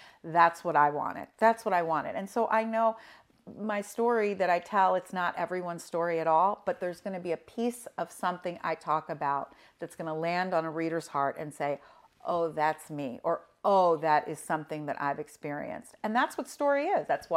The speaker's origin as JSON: {"language": "English", "town": "Philadelphia", "region": "Pennsylvania", "country": "United States", "tie": "born or raised there", "said": "one of the first talk shows that happened to be in Philadelphia, my hometown."}